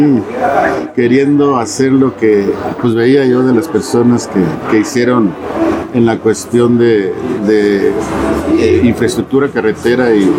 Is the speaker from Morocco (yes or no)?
no; Ojinaga, Chihuahua, Mexico; yo soy originario de Ojinaga, Chihuahua. Es uno de los municipios fronterizos del estado.